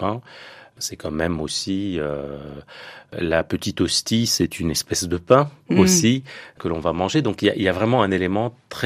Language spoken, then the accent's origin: French; Lebanon; Chez nous, au Liban et au Moyen-Orient, le pain sert à la fois d'aliment, mais aussi d'ustensile